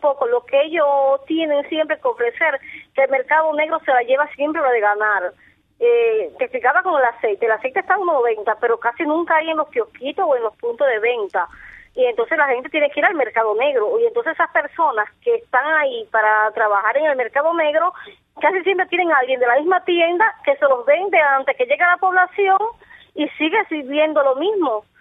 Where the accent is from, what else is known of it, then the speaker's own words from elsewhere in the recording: Cuba; Nosotros como cubanos